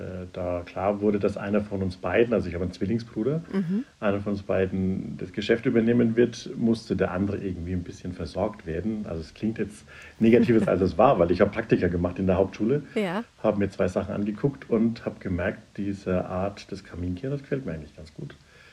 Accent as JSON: {"language": "German", "region": "Bavaria", "country": "Germany", "tie": "born or raised there", "said": "Ich bin im Oberfränkischen aufgewachsen und nicht aus einem Akademikerhaushalt, also komme aus der Gastronomie. Mein Vater ist Braumeister, meine Mutter im Hotelfach gewesen und ich komme aus einem fränkischen Wirtshaus."}